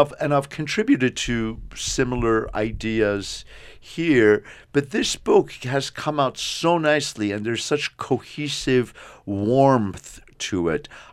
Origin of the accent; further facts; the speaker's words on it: Iran; I mean, no matter how you cut me, dice me, or slice me, I'm an Armenian from Iran that can never be taken away from me.